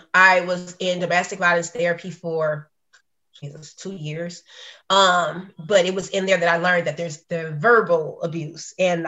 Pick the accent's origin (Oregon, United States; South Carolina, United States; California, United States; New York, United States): California, United States; because I grew up in West Angeles.